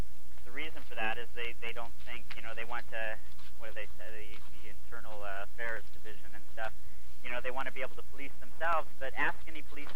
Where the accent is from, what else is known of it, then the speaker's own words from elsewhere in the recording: Modesto, California, United States; And I grew up in Modesto, and it went over the years. It had quite a growth spurt